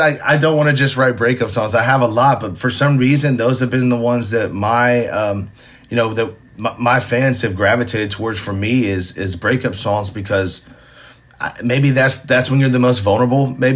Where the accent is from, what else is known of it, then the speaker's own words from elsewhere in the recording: Nashville, Tennessee, United States; Being born and raised in Nashville, going to Ryman shows, to have my own headlining show there